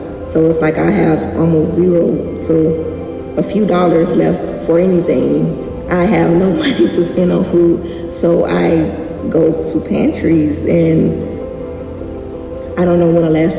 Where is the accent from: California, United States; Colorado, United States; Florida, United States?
Florida, United States; St. Petersburg; I am born and raised in St. Petersburg. I absolutely love living and growing up here in St. Petersburg.